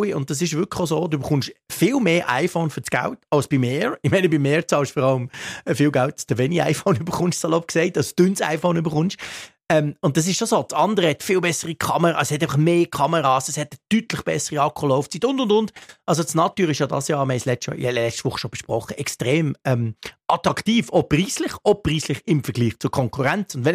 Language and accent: German; Bern, Switzerland; Das fällt mir als Berner immer wieder auf.